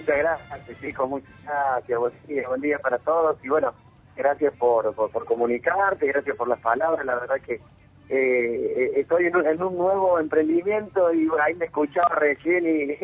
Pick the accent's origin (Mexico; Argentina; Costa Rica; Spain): Argentina; Oncativo, Córdoba; yo soy de Oncativo. Yo soy de Oncativo